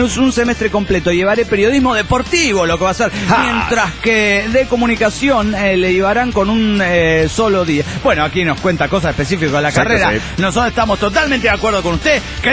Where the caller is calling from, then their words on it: Valencia, Carabobo, Venezuela; de Valencia, Venezuela.